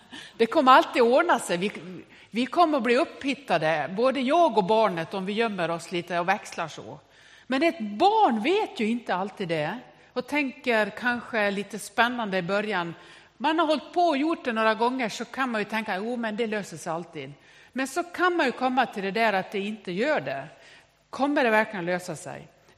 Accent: Dalarna County, Sweden; Jag är från Västerdalarna, därför låter jag så här.

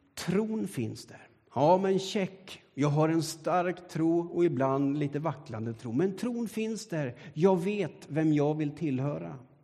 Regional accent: Sweden; Och så tänker jag, som svensk, lite halvstel, trä och torr.

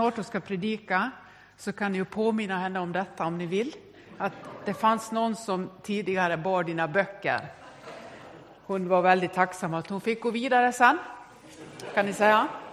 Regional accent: Dalarna County, Sweden; Jag är från Västerdalarna, därför låter jag så här.

